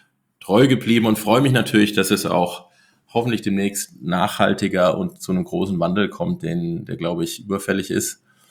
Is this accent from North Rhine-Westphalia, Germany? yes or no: no; Hesse, Germany; In Hessen, ein bisschen nördlich von Frankfurt, also so der zwischen Gießen und Marburg, der Raum größtenteils. Aber das war so der Startpunkt und bin ich auch eine Weile gewesen hier so im hessischen Raum